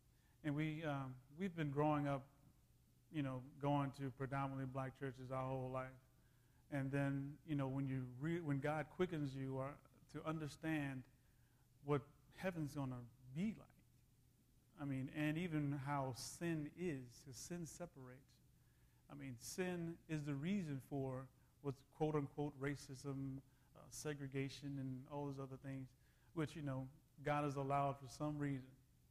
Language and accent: English; Louisiana, United States; So I was raised in church also, and I was raised here in Louisiana.